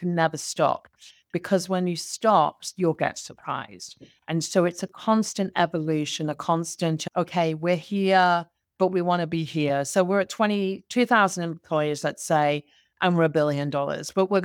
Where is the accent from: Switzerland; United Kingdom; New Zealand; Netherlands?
United Kingdom; moved away as an adult; now in United States; So obviously my accent is not American. I am from the UK. I came to the US in 2000.